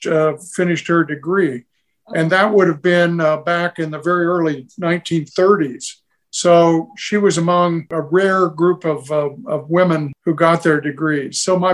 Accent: Remington, Indiana, United States; Well, growing up in Remington, Indiana in the 40s and 50s, I was born in 1942 and graduated from high school in 1960. So it was really those 18 years that I lived in Remington.

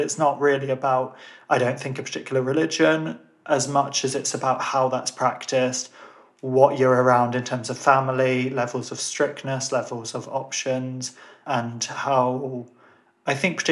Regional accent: Ireland; You know, me being Irish, having a Catholic and a Protestant parent

